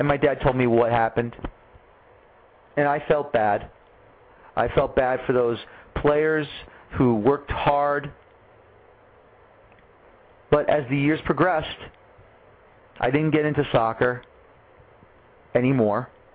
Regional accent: New York City, New York, United States; growing up in the Bronx, we went to the Cosmos games.

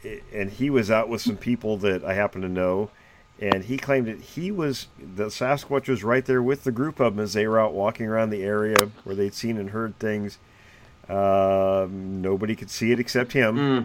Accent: Washington, United States; Oh, same here. I also grew up in Washington, and my dog got into a porcupine twice.

